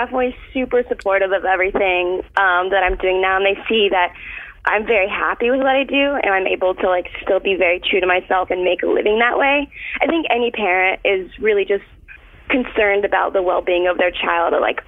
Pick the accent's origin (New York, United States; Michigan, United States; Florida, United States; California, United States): Florida, United States; I'm from Florida.